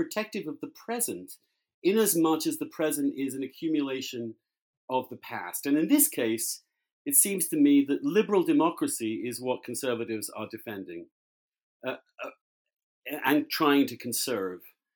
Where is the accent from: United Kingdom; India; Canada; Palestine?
United Kingdom; England; moved away as an adult; now in United States; I'm English, so I come from a very distinct English tradition of conservatism